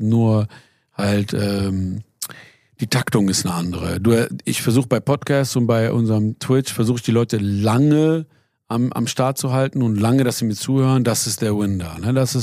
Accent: Iran; Ich finde jetzt nicht schlecht, mal auch coole Sachen aus meiner Vergangenheit oder aus dem Iran oder mein Dad oder was.

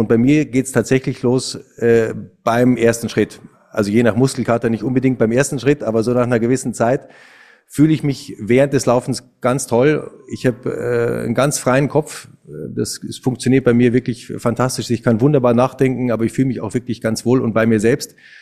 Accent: Bavaria, Germany; Ich bin in Niederbayern auf dem Land groß geworden

